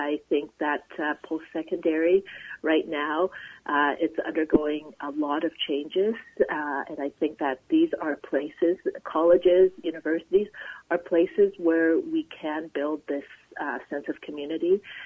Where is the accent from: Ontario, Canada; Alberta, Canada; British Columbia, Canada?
Alberta, Canada; Calgary; I grew up in Calgary, Alberta, and I did my undergraduate in Regina, Saskatchewan.